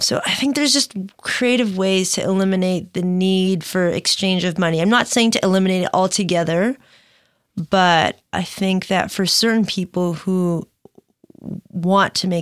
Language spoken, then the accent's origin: English; Philippines; I'm Filipino.